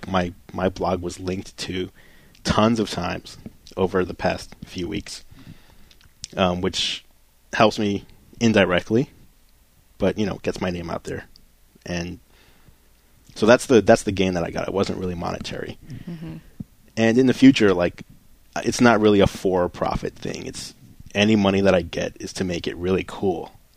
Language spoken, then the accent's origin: English; New York, United States; I mean, I'm from New York, mm-hmm. so I know a lot of people there